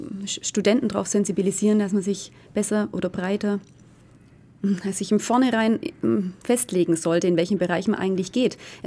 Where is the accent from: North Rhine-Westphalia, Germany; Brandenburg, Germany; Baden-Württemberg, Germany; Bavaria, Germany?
Baden-Württemberg, Germany; Ich komme ja aus dem Ostabkreis, wie ich schon gesagt habe